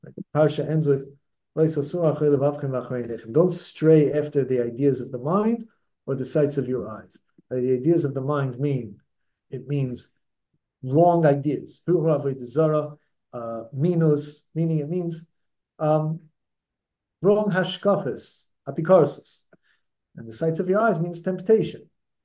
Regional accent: Brooklyn, New York, United States; I grew up in Brooklyn.

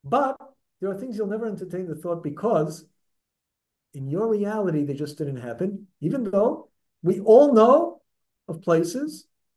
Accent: Brooklyn, New York, United States; I grew up in Brooklyn.

